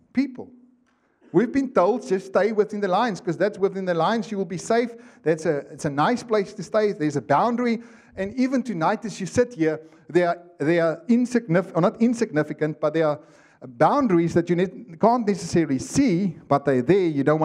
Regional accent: Karasburg, Karas Region, Namibia; I went to my hometown, Karasburg, which is like, you know, you blink your eye and you're through

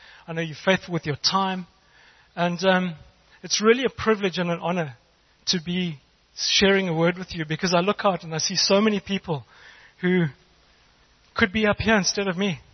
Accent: Harare, Zimbabwe; born there; I was born in Harare. And I've got a Greek family and I married a beautiful Greek wife.

